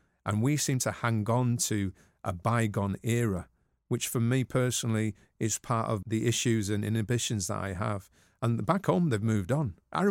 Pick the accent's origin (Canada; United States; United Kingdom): United Kingdom; Manchester, North West England; But I'm a Mancunian.